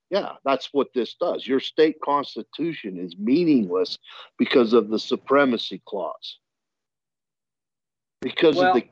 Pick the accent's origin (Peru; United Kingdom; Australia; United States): United States; Arizona; He's from Arizona. I'm from Arizona.